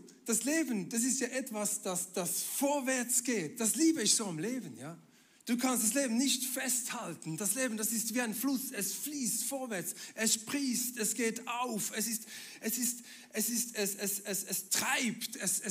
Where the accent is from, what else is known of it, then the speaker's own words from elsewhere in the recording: Bern, Switzerland; now in Schaffhausen, Switzerland; bin eigentlich aus Bern und jetzt in Schaffhausen, Pastor vom ICF Schaffhausen seit 10 Jahren.